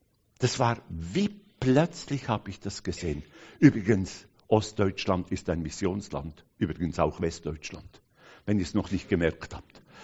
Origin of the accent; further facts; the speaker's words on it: Switzerland; Nun, ich bin Schweizer. Ich komme aus der Schweiz.